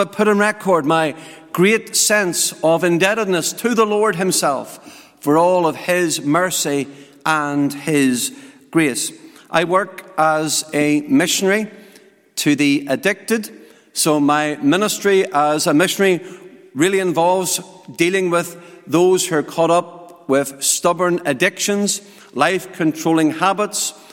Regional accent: Lisburn, Northern Ireland, United Kingdom; I was born and brought up in Northern Ireland in the city of Lisburn. Lisburn is roughly about 7 or 8 miles outside of the capital, Belfast. And I was brought up as a young boy, the youngest of three brothers.

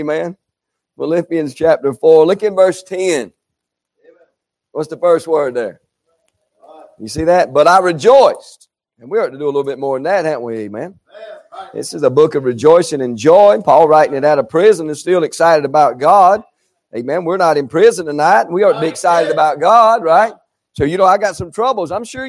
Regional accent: North Carolina, United States; We are from North Carolina.

